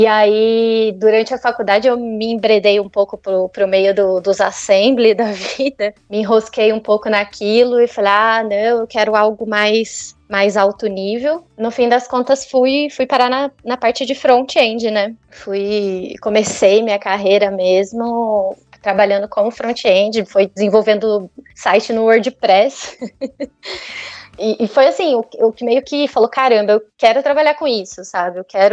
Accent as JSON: {"language": "Portuguese", "town": "Itajubá", "region": "Minas Gerais", "country": "Brazil", "tie": "born or raised there", "said": "Bom, eu morei na minha infância, adolescente inteira em Itajubá, que é uma cidadezinha pequenininha, mas ela tem várias faculdades, então tem faculdade de medicina, de engenharia, de enfermagem, ela é bastante universitária, assim."}